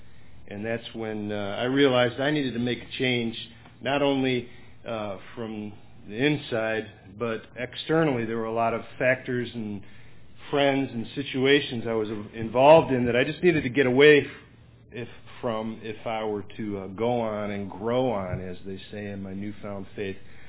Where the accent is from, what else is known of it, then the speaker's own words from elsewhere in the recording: Cleveland, Ohio, United States; I'm from the Cleveland, Ohio area